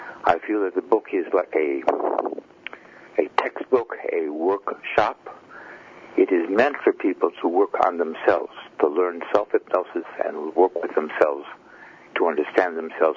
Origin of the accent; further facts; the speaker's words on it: Chicago, Illinois, United States; now in California, United States; I came from a dysfunctional family, and so I had issues. And as I grew up, I migrated over to from Chicago over to California.